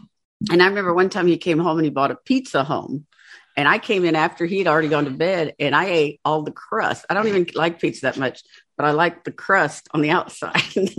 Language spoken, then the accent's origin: English; the South, United States; But anyway, can you tell we're from the South?